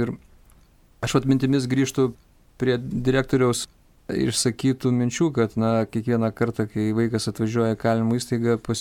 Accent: Palominė, Kaunas County, Lithuania; Esu kaimo vaikas, užaugau Kaišiadorių rajone Palominės kaime.

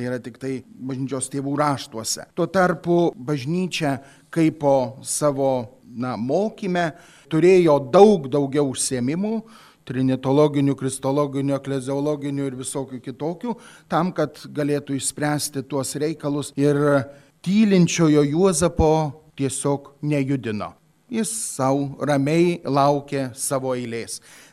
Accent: Sužionys, Vilnius County, Lithuania; aš tai iš Sužionių parapijos.

